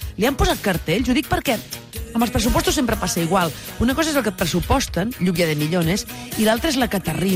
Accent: Catalonia, Spain

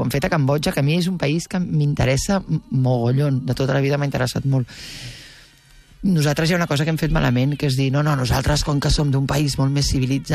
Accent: Mexico; Jo sóc antiimperialista, com us podeu imaginar, com a bona mexicana

